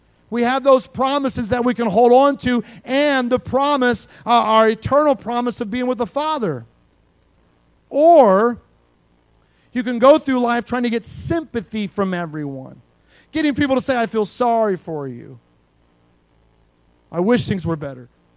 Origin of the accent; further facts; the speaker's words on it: Indiana, United States; I was just conversing with a guy over social media, somebody that I grew up with in Indiana.